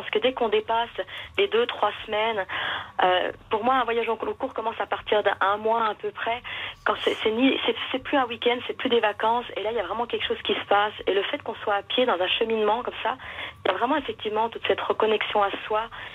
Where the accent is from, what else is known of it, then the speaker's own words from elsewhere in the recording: Bourgogne-Franche-Comté, France; je suis du Jura et je suis invitée